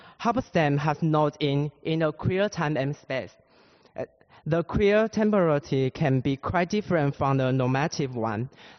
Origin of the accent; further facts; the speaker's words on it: Taiwan; I'm from Taiwan, not China.